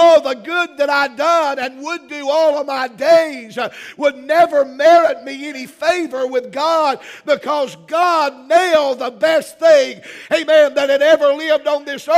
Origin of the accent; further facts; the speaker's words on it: United States; born there; Just because I was born in America didn't make me a Christian.